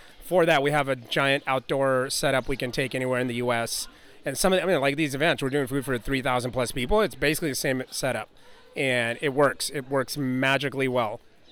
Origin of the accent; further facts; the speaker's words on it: Colorado, United States; And I just so happened I grew up in Colorado with Jonathan Vauders.